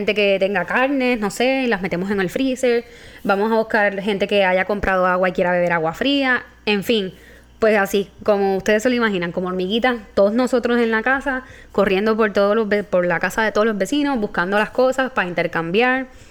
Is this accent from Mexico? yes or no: no; Puerto Rico; Y yo puse, soy puertorriqueña, pregúntame lo que quieras.